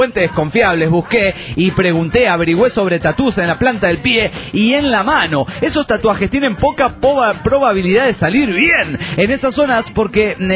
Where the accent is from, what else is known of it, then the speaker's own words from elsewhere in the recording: Bahía Blanca, Buenos Aires Province, Argentina; de Bahía Blanca, Argentina.